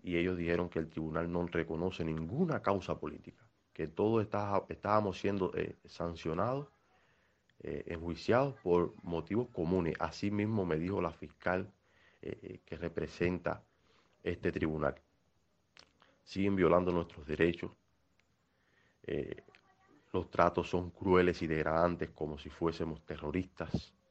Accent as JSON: {"language": "Spanish", "country": "Cuba", "said": "violan todos nuestros derechos elementales como ciudadano cubano"}